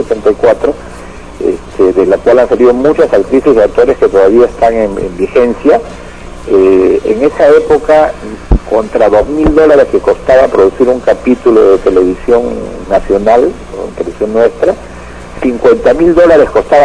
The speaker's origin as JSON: {"language": "Spanish", "country": "Peru", "said": "Somos los peruanos muy muy tentados a cuando tenemos algo entre las manos que es exitoso"}